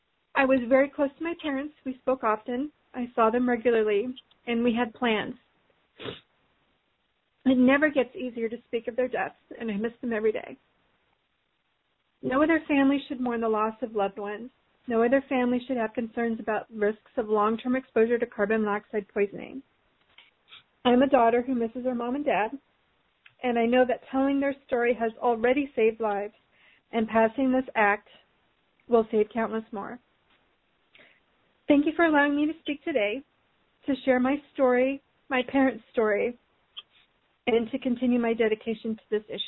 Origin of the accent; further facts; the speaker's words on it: Nebraska, United States; Just in my home state of Nebraska, a man and his granddaughter perished just weeks before my parents.